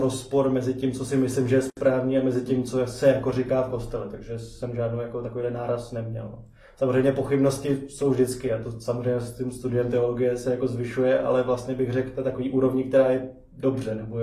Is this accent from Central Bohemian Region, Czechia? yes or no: no; Prague, Czechia; No tak jsem z Prahy a když jsem tak nějak dospíval, tak jsem začal být aktivní v církvi evangelický.